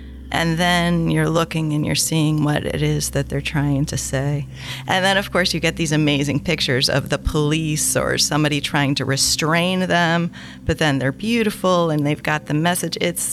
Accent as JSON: {"language": "English", "town": "St. Louis", "region": "Missouri", "country": "United States", "tie": "born or raised there", "said": "I grew up in St. Louis, Missouri, and my family is all still there."}